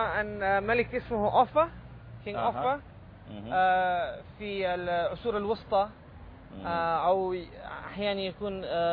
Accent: London, United Kingdom; born there; Arabic is a second language

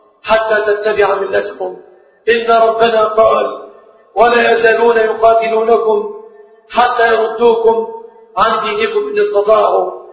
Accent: Egypt; بلادنا مصر

